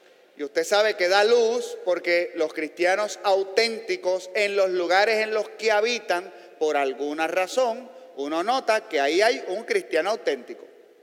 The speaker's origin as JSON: {"language": "Spanish", "town": "Carolina", "country": "Puerto Rico", "tie": "born or raised there", "said": "Yo en mi niñez, aquí en Villa Carolina, la luz se iba con bastante frecuencia"}